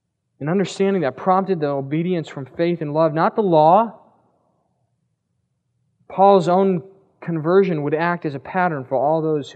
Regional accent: Pennsylvania, United States; now in California, United States; So it didn't matter I was from Pennsylvania, didn't get to the DMV office yet

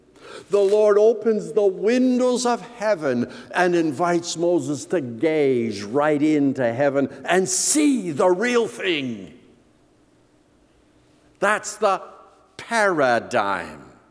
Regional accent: Canada; We're Canadian. We do hockey.

